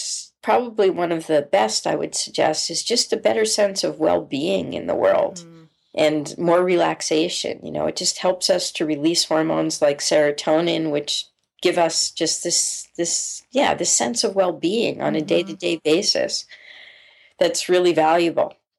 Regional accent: New Jersey, United States; That was something that was so alien to them, you know, growing up in New Jersey. Mm-hmm. We didn't see any of those pink flamingos.

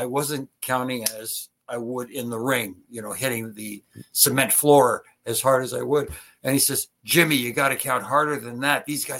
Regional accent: Toronto, Ontario, Canada; And it was here in Toronto in my hometown.

